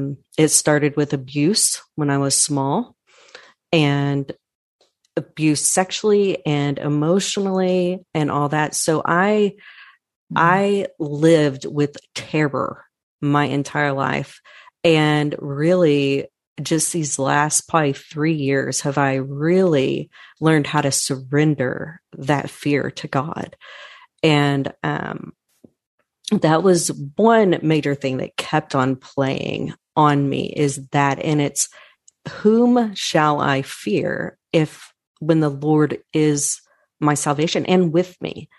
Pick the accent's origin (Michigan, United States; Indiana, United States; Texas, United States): Texas, United States; Irving; I'm from, I'm born and raised in Irving, Texas.